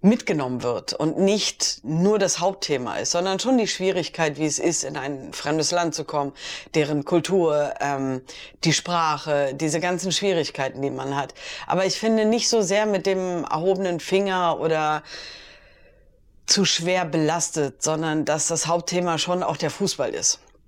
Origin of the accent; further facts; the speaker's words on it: Berlin, Germany; ich als Berlinerin und tatsächlich auch aus dem Wedding kommend, also lebend kommend tue ich daher nicht